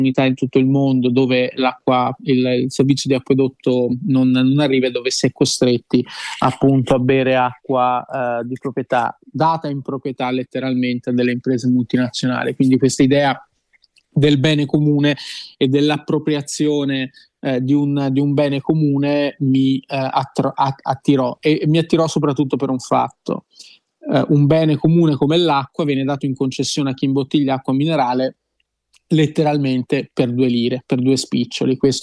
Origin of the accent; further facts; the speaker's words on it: Capannori, Tuscany, Italy; io vengo da Capannori, che è un comune in provincia di Lucca che tra i primi ha investito sul tema dei rifiuti, uno dei primi comuni rifiuti zero d'Italia